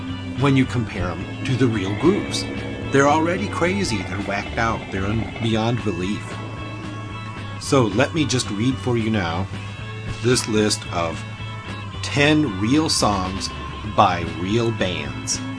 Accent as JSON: {"language": "English", "region": "Texas", "country": "United States", "said": "especially me, as I'm from Texas, and he was my governor before they foisted him on me as president."}